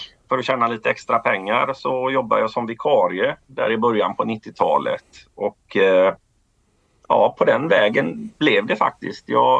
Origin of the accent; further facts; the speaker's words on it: Gothenburg, Västra Götaland County, Sweden; som sagt. Jag är 40 år gammal och som ni hör jag är även då göteborgare.